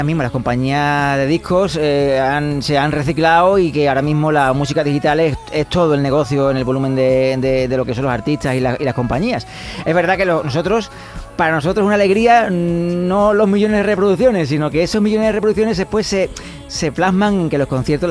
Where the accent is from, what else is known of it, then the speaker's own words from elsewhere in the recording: Huelva, Andalusia, Spain; Estoy deseando cantar en mi tierra.